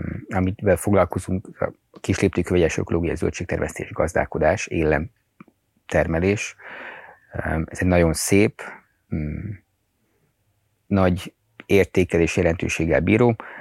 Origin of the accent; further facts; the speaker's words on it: Budapest, Hungary; mert hogy Budapesten nőttem föl, nem volt semmilyen gyakorlati tapasztalatom